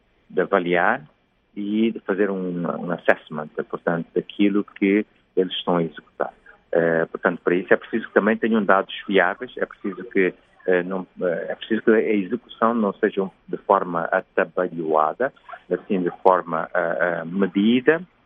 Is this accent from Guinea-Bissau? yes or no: yes; Guinea-Bissau; é o meu país, mas eu tenho muita fé, como eu sempre digo, no povo guineense, na minha terra, na Guiné-Bissau